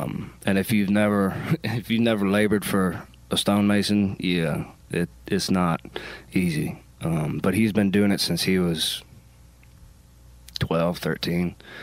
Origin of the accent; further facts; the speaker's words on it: Maryland, United States; So I'm from Maryland.